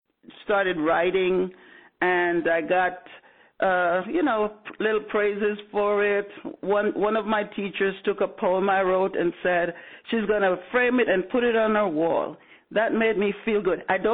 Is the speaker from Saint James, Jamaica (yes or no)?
no; Chapelton, Clarendon, Jamaica; also born or lived in Kingston / May Pen; I was born in Clarendon, in Chapleton, Clarendon. And after my mom died when I was three, I went to live with my two aunts at different times. And, in Kingston, Ballard River, Maypen, I, lived all around